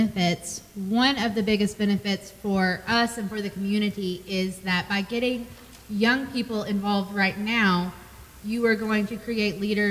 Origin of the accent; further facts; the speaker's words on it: Morehead, Kentucky, United States; I'm from Morehead, but being in Young Professionals, I've met a lot of people that I wouldn't have otherwise met.